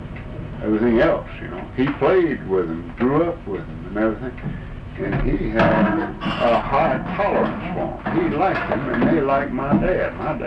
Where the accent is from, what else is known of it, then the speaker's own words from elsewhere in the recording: the South, United States; I grew up in the South, in the Deep South, where I knew a lot of my friends from Pearl River, Six Ward, in that area up there.